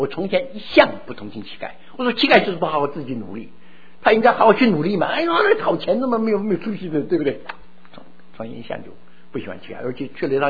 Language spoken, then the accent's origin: Chinese; China